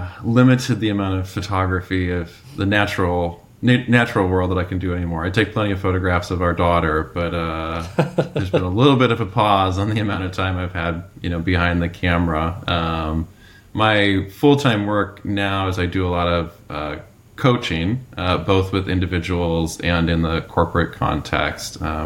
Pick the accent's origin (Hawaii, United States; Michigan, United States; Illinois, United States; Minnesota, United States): Minnesota, United States; I grew up in Minnesota, and I'd moved back to Minnesota for this job.